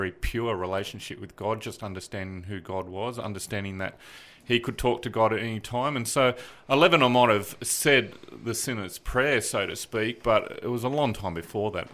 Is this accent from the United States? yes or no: no; Sydney, New South Wales, Australia; I grew up in Sydney. Mm-hmm. I grew up in a Baptist church